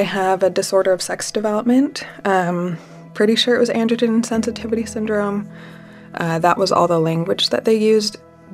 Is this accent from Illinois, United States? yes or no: no; Salt Lake City, Utah, United States; Yeah, I grew up in Salt Lake City, Utah. I wasn't Mormon, but I grew up surrounded by the Mormon culture, I guess.